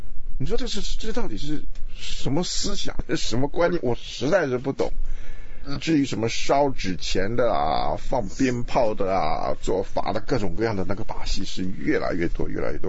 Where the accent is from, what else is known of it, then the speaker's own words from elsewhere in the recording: Taiwan; 你们成长的环境跟我在台湾成长的环境当然是不一样。